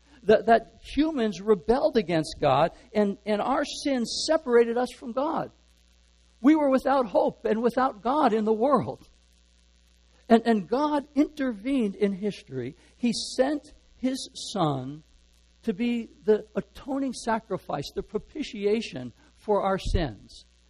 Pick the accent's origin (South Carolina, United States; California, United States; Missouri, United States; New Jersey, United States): New Jersey, United States; I'm from New Jersey, so I can pick on that a little bit.